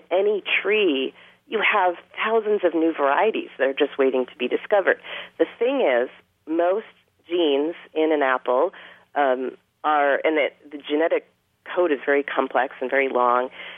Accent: Connecticut, United States; I grew up in Connecticut and, you know, ate apples my entire childhood

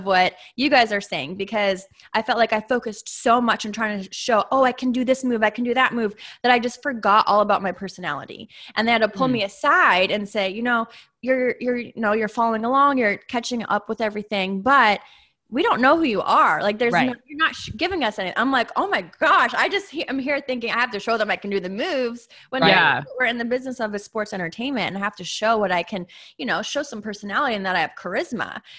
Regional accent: Massachusetts, United States; But I'm from Massachusetts. So I was thinking I want to do this, and I'm from a big Italian family.

